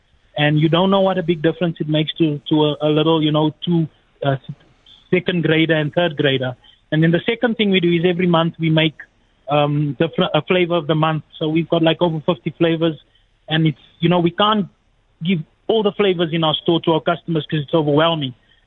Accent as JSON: {"language": "English", "town": "Eldorado Park", "region": "Gauteng", "country": "South Africa", "said": "I come from a poor background. I come from El Dorado Park and Westbury and all these places."}